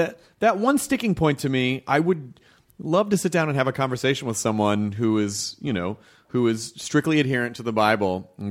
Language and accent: English; Southern United States, United States; accent: Southern; I'm just doing a Southern accent because I'm from the South.